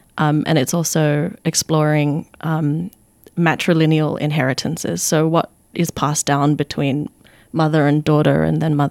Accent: Australia; now in United Kingdom; And it was an exploration of my identity as a Filipina Australian person living in the UK at the time.

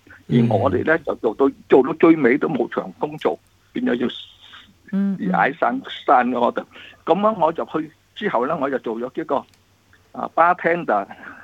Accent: Vietnam; now in Australia; 我系越南嚟嘅，我系喺越南嗰阵时咧就系以难民身份。咁澳洲政府啦，我哋系个难民营咧就喺印尼等用边啊。

